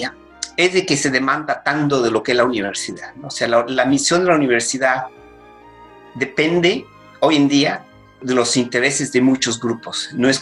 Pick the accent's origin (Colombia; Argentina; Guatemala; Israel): Guatemala; moved away; Yo salí de Guatemala en el año 1983, cuando estábamos en el pico del conflicto armado en Guatemala.